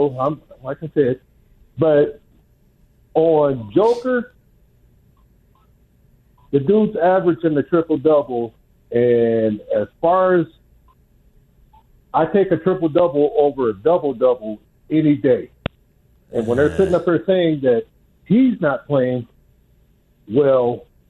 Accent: Indiana, United States; now in Colorado, United States; Hey, Jay, first of all, I'm originally from Indiana.

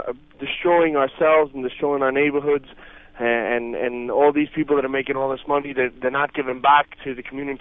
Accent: Newark, New Jersey, United States; now in Teaneck, United States; And I come from Newark. I live in Teaneck now. I'm originally from Newark.

